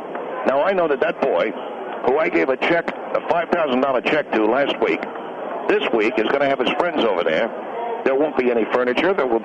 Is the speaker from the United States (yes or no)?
yes; United States; I'm a patriot. I'm an American.